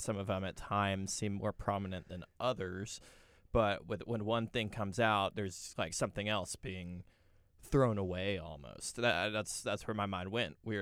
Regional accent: Texas, United States; We're from Texas, but, I mean, that's a sacrifice there.

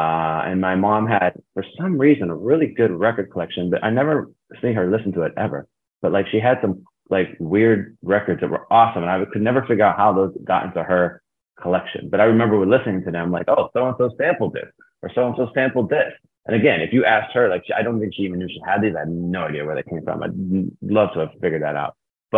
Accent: Youngstown, Ohio, United States; But like, I grew up in Youngstown, Ohio, which is a very, you know, blue collar town.

